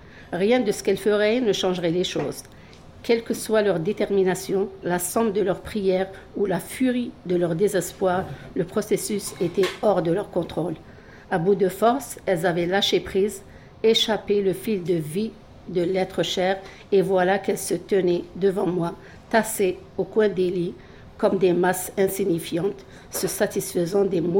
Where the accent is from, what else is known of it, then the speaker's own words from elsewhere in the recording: Algeria; l'histoire de l'Algérie, mon pays d'origine